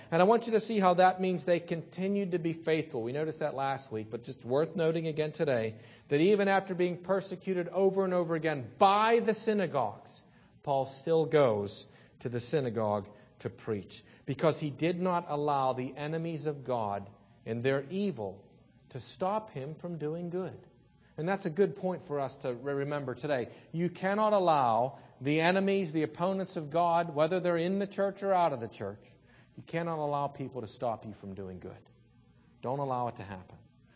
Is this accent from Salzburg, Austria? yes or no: yes; Salzburg, Austria; I grew up in Salzburg. It is an out-of-the-way town.